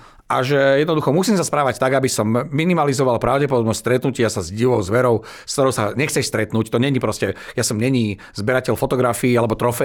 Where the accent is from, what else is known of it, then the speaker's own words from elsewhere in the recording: Žilina, Žilina Region, Slovakia; ja som Žilinčan, celý môj život až do roku 38 rokov, čiže donedávna, som trávil veľa času v prírode okolo Žiliny